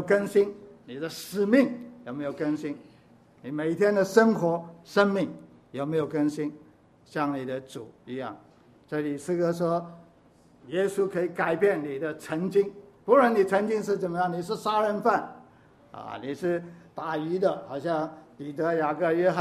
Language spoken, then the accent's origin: Chinese; Hong Kong; 我们香港人很骄傲，啊，我们是香港人